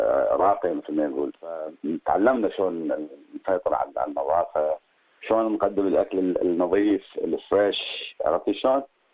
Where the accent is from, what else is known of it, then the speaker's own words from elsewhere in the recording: Iraq; احنا زيدنا الشرف انه عندنا هيك اثار بالعراق، وانا ابن العراق